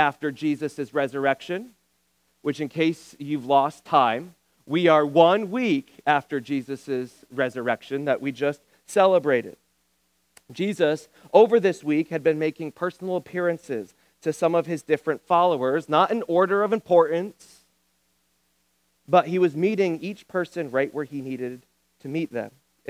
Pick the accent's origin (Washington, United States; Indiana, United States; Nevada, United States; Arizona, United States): Arizona, United States; Phoenix; some of you might know that I am from Phoenix, Arizona, just been through my second winter, I finally feel like my blood is thickening up.